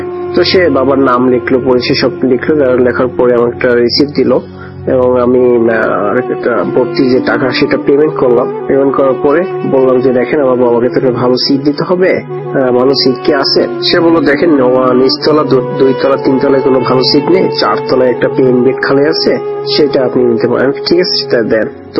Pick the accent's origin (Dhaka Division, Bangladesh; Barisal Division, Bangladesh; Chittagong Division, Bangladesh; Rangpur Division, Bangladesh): Barisal Division, Bangladesh; Barisal; now in Saudi Arabia; থাকি সৌদি আরবের আলদোয়াদনি শহরে। আমি এখানে একটা টয়েটো কোম্পানিতে জব করি। আমার দেশের বাড়ি বরিশাল জেলা